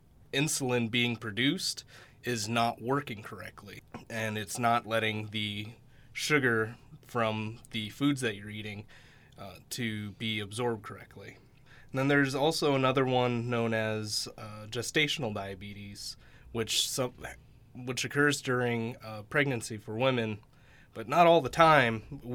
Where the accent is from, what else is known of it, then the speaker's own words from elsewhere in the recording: Bethel, Alaska, United States; I grew up here in Bethel all my life, and I've actually been working at YK for the past 10 years.